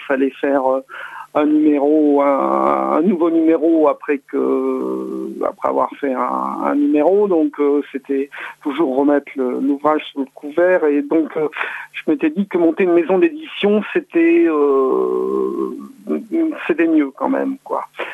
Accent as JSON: {"language": "French", "town": "Perpignan", "region": "Occitanie", "country": "France", "tie": "born or raised there", "said": "je venais de Perpignan, je ne suis pas catalan, mais j'ai passé mon adolescence à Perpignan, et j'ai un certain attachement à cette région."}